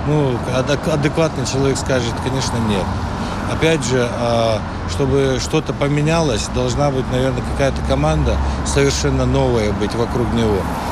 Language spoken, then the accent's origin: Russian; Chechnya, Russia; Вот я сам чеченец, чеченская пословица есть.